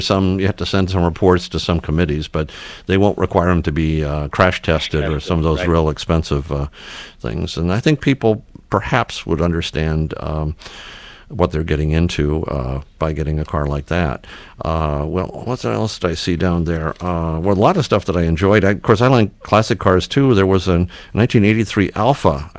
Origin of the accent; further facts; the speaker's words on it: Michigan, United States; we're from Michigan, and we came all this way just to see Henry Ford II?